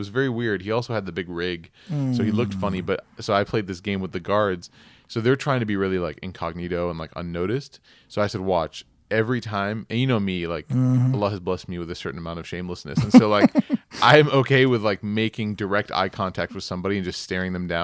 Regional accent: United States; one of the things that we lack growing up in America is just this, like, exposure to travel and getting out of the country

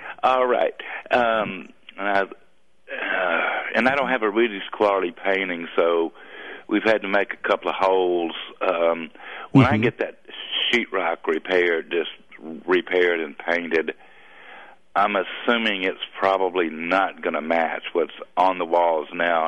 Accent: Houston, Texas, United States; And years ago, I was from the Houston area, which is why I'm still listening.

